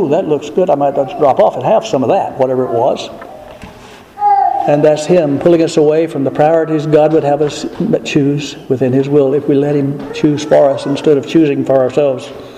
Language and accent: English; Georgia, United States; I could get lost in southern Georgia, that right near my hometown. It's changed. Old friends are not there.